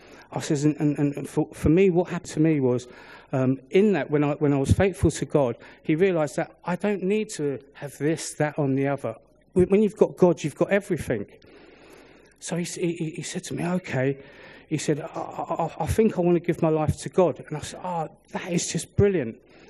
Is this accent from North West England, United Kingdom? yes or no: no; London, United Kingdom; I grew up in the East End, you probably can realise my accent.